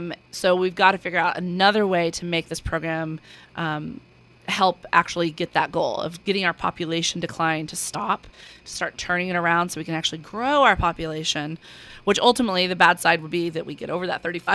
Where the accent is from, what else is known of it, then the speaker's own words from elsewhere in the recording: Kansas, United States; now in Kansas City, United States; I came from a teeny tiny town out in western Kansas. So this is my hometown now. I've lived here for so long.